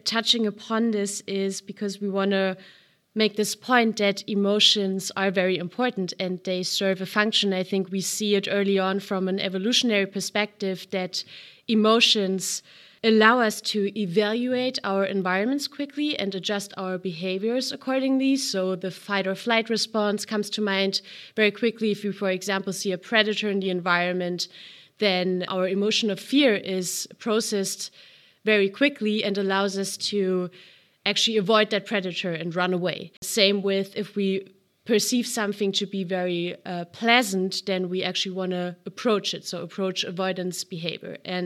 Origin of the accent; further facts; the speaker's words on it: Germany; I grew up, I'm actually from Germany, and I think it's very similar in the regards to Dutch culture.